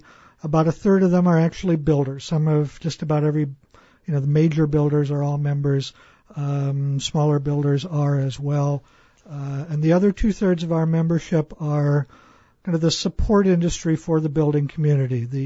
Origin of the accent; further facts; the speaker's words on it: Ohio, United States; I grew up in northern Ohio. I've lived a bunch of places since then, but the part I grew up in Ohio was right along Lake Erie.